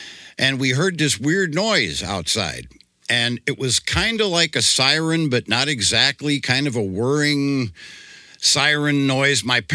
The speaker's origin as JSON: {"language": "English", "region": "Missouri", "country": "United States", "said": "I was raised a Christian. We Bible school every Sunday, all this. But I was always the type, I was from Missouri."}